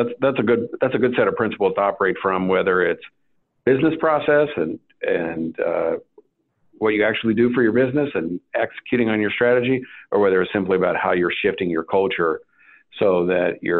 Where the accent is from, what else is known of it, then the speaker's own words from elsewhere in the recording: Utah, United States; Like I said, I grew up in Utah. So a lot of times when I say feel, people think I'm saying the word, the name feel, P-H-I-L. And growing up in Southern Utah, they're pronounced the same way.